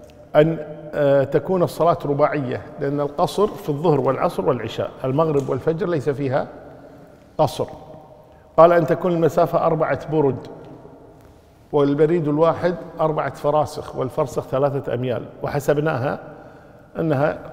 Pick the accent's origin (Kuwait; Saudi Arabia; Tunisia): Kuwait; إذا كان يسافر برا مثل عندنا في الكويت مثلا يسافر عن طريق مثلا السالمي بعد أن يتجاوز الجهراء